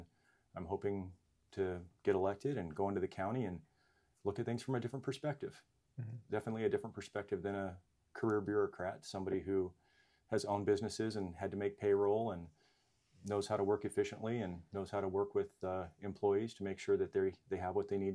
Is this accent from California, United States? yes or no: yes; California, United States; born or raised there